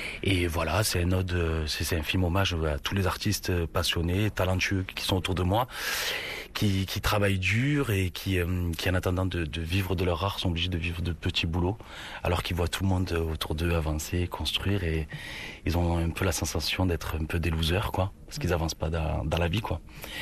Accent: Avignon, Provence-Alpes-Côte d'Azur, France; Moi, je suis originaire d'Avignon.

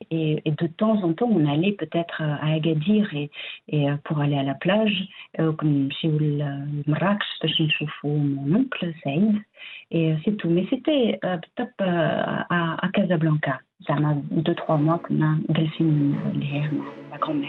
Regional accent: Morocco; j'arrive donc en tant que femme, en tant que Marocaine.

